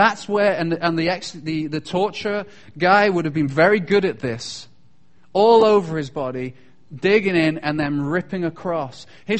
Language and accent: English; Chester, North West England, United Kingdom; I used to go to school in a place called Chester. It used to be called Deva. It was a Roman city. I used to walk on Roman walls to get to my school.